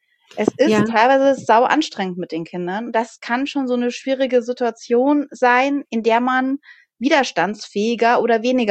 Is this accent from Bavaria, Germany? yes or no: yes; Bavaria, Germany; Also ich bin aus Bayern.